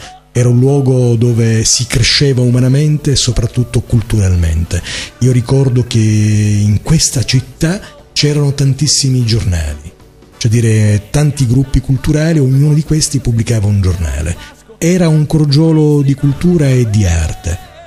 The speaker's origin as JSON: {"language": "Italian", "town": "Santa Margherita di Belice", "region": "Sicily", "country": "Italy", "tie": "born or raised there", "lives_now": "Sciacca, Italy", "said": "Sono originario di Santa Margherita, ma ho fatto la scelta per amore, di venire a abitare a Sciacca durante il periodo del liceo."}